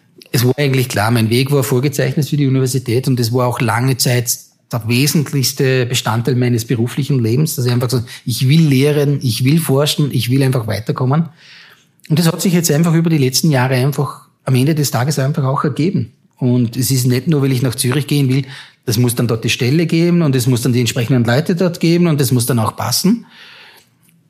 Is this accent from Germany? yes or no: no; Vorarlberg, Austria; Aber für mich war Vorarlberg immer Teil meiner Heimat. Das war für mich immer zu Hause.